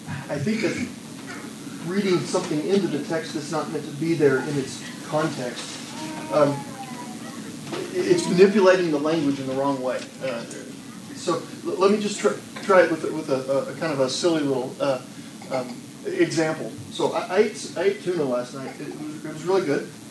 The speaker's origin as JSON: {"language": "English", "region": "Texas", "country": "United States", "said": "And he says it in a better Texan than I'll be able to, even as a Texan, emulate here."}